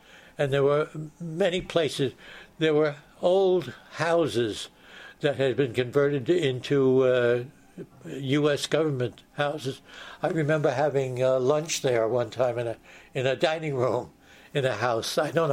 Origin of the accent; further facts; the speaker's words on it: Brooklyn, New York, United States; my first foreign port that I ever visited after growing up in Brooklyn was Savannah, Georgia.